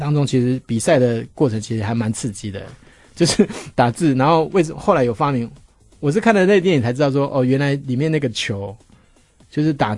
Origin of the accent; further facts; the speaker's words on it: Taiwan; 我们台湾这边不准播这个歌